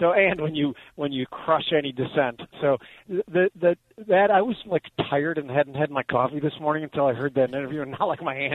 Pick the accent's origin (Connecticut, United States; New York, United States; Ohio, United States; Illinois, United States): Illinois, United States; Chicago; Well, you know, we're from Chicago, so I think it's easier for us to spot a grift than some people in other places.